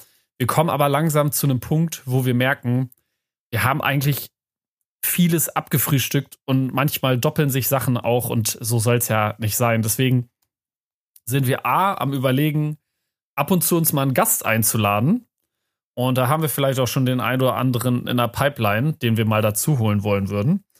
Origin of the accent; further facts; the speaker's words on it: Schleswig-Holstein, Germany; als gebürtiger Nordfriese